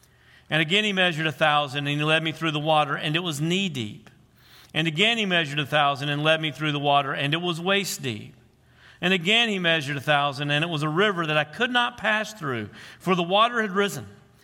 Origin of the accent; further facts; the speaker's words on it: Tulsa, Oklahoma, United States; also born or lived in Mississippi; I am from Tulsa, Oklahoma, most recently, but I spent 14 very formative years of my life here in Mississippi.